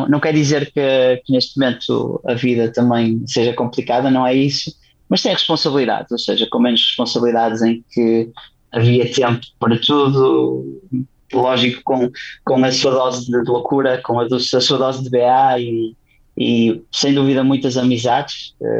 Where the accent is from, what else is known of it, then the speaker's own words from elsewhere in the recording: Braga, Portugal; eu sou de Braga, portanto tenho uma afinidade